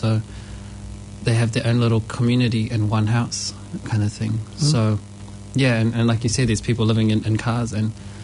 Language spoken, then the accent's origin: English; South Auckland, Auckland, New Zealand; I'm from South Auckland, so I have a lot of friends and family from around, you know, this neighbourhood.